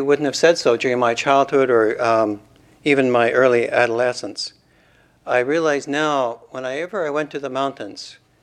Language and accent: English; Calgary, Alberta, Canada; I was born in Calgary and grew up with a view of the Rockies to the west.